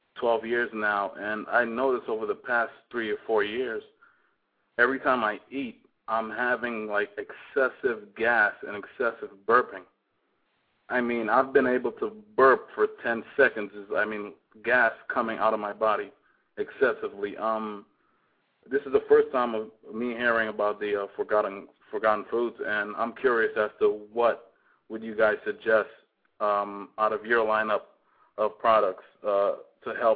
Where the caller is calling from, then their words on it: Brooklyn, New York, United States; I'm calling out of Brooklyn, and I have a question regarding digestive issues. I grew up in the Caribbean, and I remember being 7 years old walking 5 miles to school every day